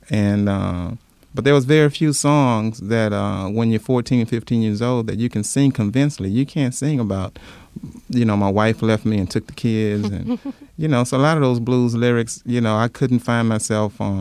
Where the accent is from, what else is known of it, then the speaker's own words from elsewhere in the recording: Baton Rouge, Louisiana, United States; I grew up in Baton Rouge. I started playing guitar and traveling with blues musicians at the age of 11 or 12.